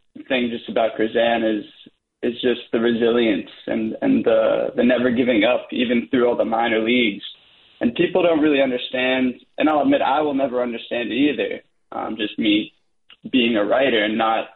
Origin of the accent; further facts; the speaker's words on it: Boston, Massachusetts, United States; You know, I grew up on the East Coast in suburban Boston.